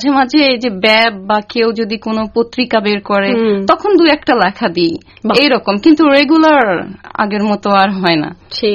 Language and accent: Bangla; Bangladesh; আমরা তো বাংলাদেশে বড় হয়েছি, তুমি জানো বাংলায় কথা বলতেই বেশি স্বাচ্ছন্দ্য বোধ করি।